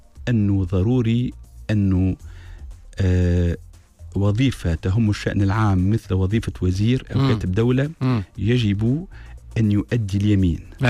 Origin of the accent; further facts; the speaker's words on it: Tunisia; انا مواطن تونسي